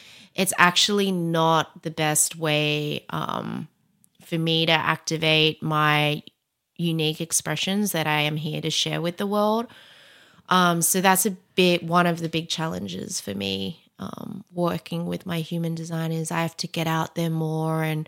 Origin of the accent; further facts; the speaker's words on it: Perth, Western Australia, Australia; now in United States; So I grew up in Perth, Australia with a Chinese Indonesian mom and Egyptian dad. And my whole life, I, you know, thought I was half Egyptian